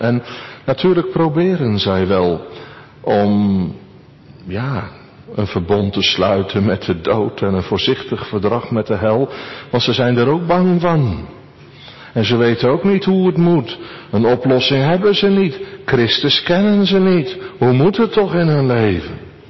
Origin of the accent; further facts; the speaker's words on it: Netherlands; Kijk, bij ons in Holland is het zo, als mensen een gebouw willen bouwen, moet je stenen hebben.